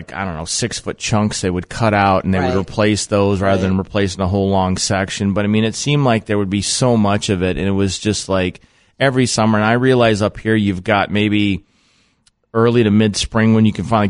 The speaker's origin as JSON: {"language": "English", "region": "South Dakota", "country": "United States", "tie": "born or raised there", "said": "growing up in South Dakota, some of the nationwide trends for style of dress and things like that, it took a while to get to my hometown."}